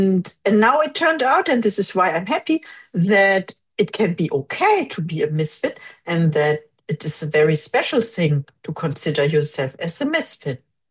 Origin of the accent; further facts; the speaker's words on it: Germany; English is a second language; now in United States; I'm originally from Germany.